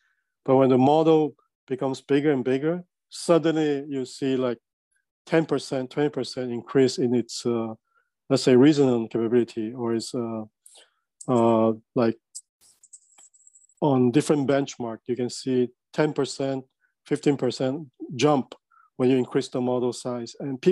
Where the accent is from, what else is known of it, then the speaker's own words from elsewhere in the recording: Hong Kong; English is a second language; now in United States; I grew up in Hong Kong, but then I moved to US in 1994, just before the turnover.